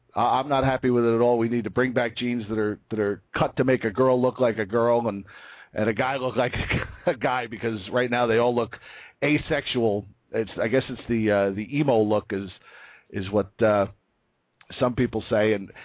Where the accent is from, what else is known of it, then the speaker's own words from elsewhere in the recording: Bayonne, New Jersey, United States; And we grew up in Bayonne together, right down, you know, he lived at one end of the block and I lived at the other.